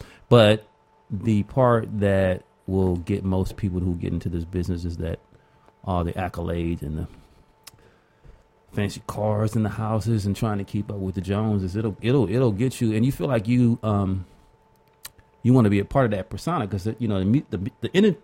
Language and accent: English; Los Angeles, California, United States; I'm from South Central LA, from Florence and Western, Dalton Avenue.